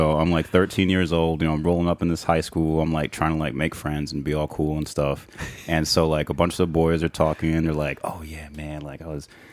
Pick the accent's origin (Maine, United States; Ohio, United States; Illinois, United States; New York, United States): New York, United States; New York City; So I grew up in Harlem, and it wasn't really that much of a religious environment.